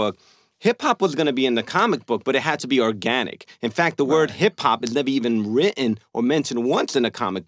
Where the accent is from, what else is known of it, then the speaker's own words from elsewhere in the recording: New York City, New York, United States; We grew up in New York City, so organically, the story's going to feel, smell, look like hip-hop.